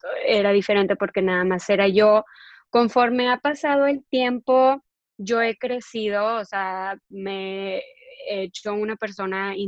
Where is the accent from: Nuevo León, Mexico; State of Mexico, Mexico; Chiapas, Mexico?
Nuevo León, Mexico; Monterrey; also born or lived in Mexico City; mi esposo y yo somos nacidos en la Ciudad de México, pero yo fui criada en Monterrey, entonces tenemos esa mezcla de las dos regiones